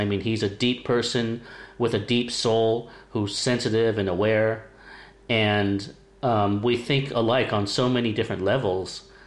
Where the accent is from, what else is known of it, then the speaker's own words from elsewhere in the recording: California, United States; I noticed that, too, growing up in California.